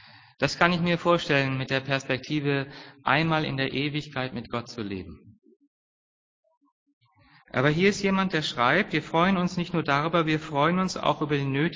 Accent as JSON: {"language": "German", "region": "Northern Germany", "country": "Germany", "said": "Sie merken, ich komme aus Norddeutschland und ich habe eine Leidenschaft für das Maritime."}